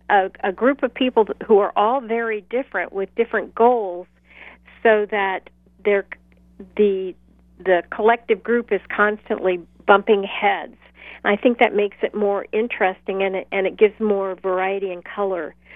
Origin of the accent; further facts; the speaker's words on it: Florida, United States; born there; Well, first of all, I was born in Florida, and I'm always amazed at how few of us there are besides the palmetto bugs that and the lizards that were born here.